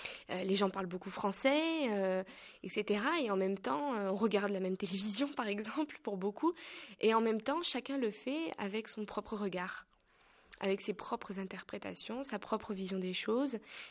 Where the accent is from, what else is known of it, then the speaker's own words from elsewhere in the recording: France; Moi, en tant que Française et athée